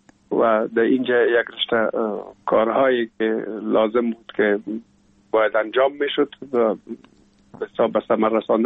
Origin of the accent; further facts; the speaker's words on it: Kabul, Afghanistan; also born or lived in Pul-e Khumri; بعد از او جاب کار بابیم حساب در کابل میکرد و انتقال کرد به اینجا. ما هم همراه مادرم با بابیم یا پدرم آمدیم به کابل و دیگه باز این کابل تقریبا دائمی همیشه باشنده شدیم.